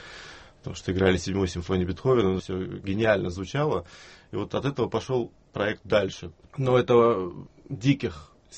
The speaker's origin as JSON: {"language": "Russian", "country": "Russia", "tie": "born or raised there", "said": "Ну, я родился в России, я жил в России, был иностранцем и в России, и в Сирии."}